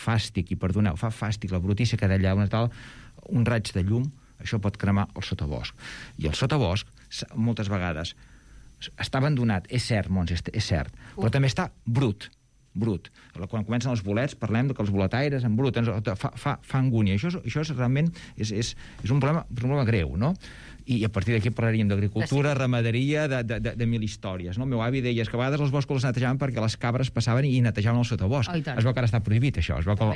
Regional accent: Catalonia, Spain; jo que vinc del Berguedà

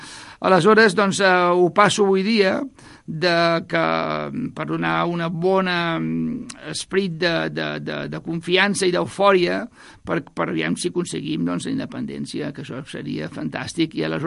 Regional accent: Barcelona, Catalonia, Spain; oh, soc de Barcelona. Ah, Barcelona, Spain. I jo dic, bueno, sí, Spain, d'acord, però nosaltres som catalans i parlem diferent.

